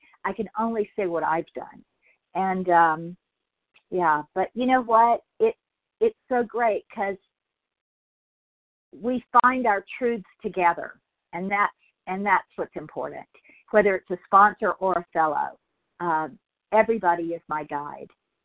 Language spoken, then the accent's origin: English; California, United States; from Southern California, recovering daily by the grace of God.